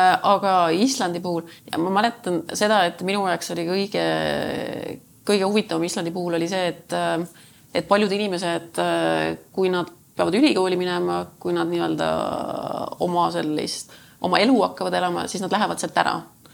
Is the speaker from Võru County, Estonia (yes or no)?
no; Saare County, Estonia; ma olen Saaremalt, et ma olen Saarelt ja siis see peale, et see on Eestis. et ikkagi ütleme see, et minu identiteet või see, kes ma olen, on ikkagi väga palju seotud Saaremaga.